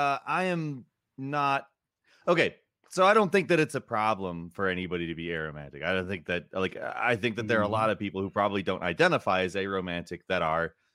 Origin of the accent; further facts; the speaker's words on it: Michigan, United States; No, I'm from Michigan.